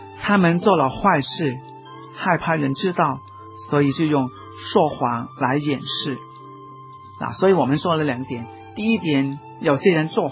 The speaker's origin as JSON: {"language": "Chinese", "region": "Guangdong", "country": "China", "said": "就是我们广东人说，有头发的人不愿意做兔子"}